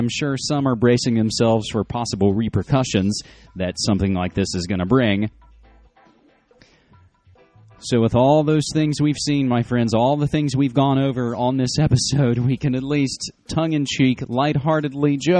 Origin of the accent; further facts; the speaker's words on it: West Virginia, United States; now in Portland, United States; not only my current city of Portland, but also in my home state of West Virginia.